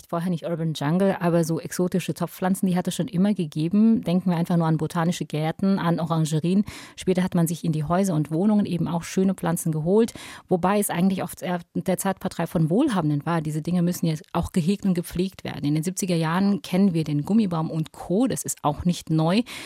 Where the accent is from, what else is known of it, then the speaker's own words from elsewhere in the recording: Indonesia; sogar in Indonesien, in meiner Heimat